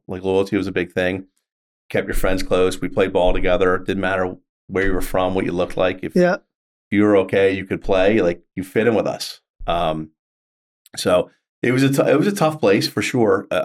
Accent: Philadelphia, Pennsylvania, United States; You know, I grew up originally in East Falls, which is a tough little neighborhood.

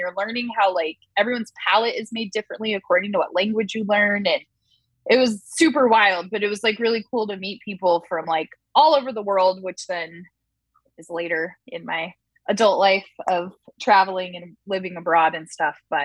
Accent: Mission Viejo, California, United States; I mean, you guys, I grew up in Mission Viejo. It's like so whitewashed and ridiculous.

